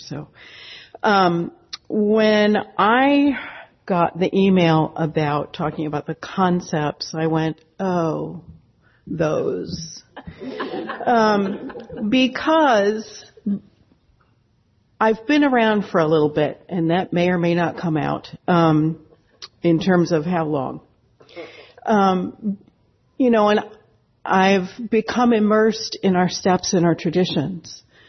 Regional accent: Columbia, Missouri, United States; I am from Columbia, Missouri, and it's a pretty cool state

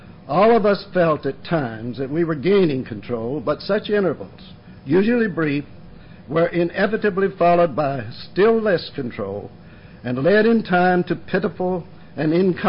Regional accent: Monks Corner, South Carolina, United States; I am from Monk's Corner, South Carolina.

